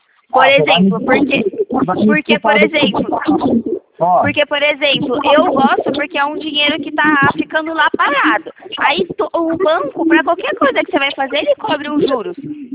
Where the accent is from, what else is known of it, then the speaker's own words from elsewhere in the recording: Itatiba, São Paulo, Brazil; Eu sou de Itatiba, São Paulo.